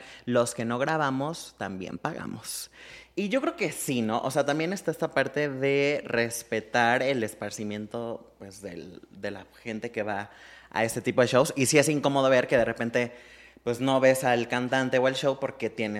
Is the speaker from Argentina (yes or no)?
no; Mexico; moved away as an adult; now in United States; Nos fuimos a Estados Unidos a trabajar, como muchos mexicanos